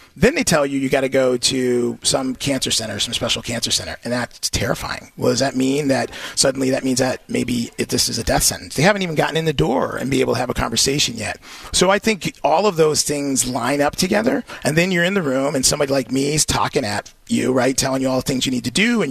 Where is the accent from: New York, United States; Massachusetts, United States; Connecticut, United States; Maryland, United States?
Massachusetts, United States; Springfield; my dad worked in a factory, and I grew up in Springfield, and so he worked in a factory